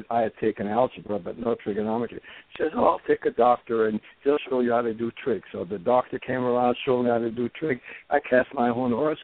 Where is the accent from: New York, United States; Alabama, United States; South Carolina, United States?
New York, United States; I'm from New York, and I studied with him for, you know, 2-3 years.